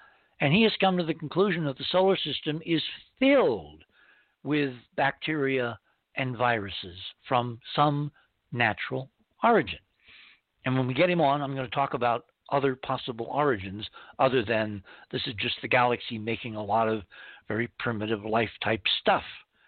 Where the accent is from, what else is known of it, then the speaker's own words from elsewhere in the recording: Fair Lawn, New Jersey, United States; I grew up in Fairlawn, New Jersey, a great place in the early mid-60s with equal parts bucolic American suburbia and small-town Rockwellian pop culture ambiance.